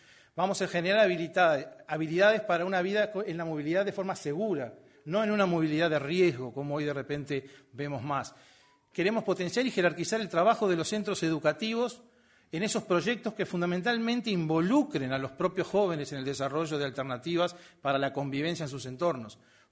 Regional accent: Uruguay; el enamoramiento de la democracia que tenemos como uruguayos en el disenso o en el consenso

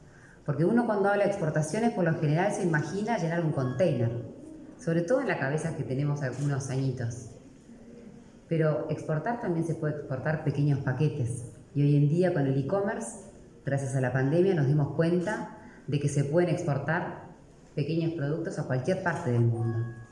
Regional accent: Uruguay; Un área que en nuestra cultura, como uruguayos, es tan importante seguir afianzando.

